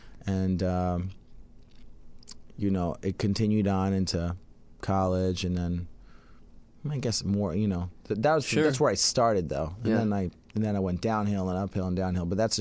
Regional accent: New Jersey, United States; now in Los Angeles, United States; So I'm from New Jersey, but I moved to L.A. just a few years ago, and now I live in Koreatown, Los Angeles.

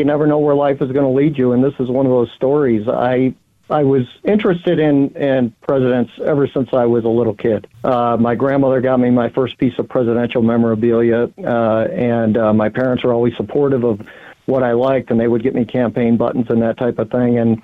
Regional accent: New York, United States; I was from Central New York, but his mother reminded me of my grandmother

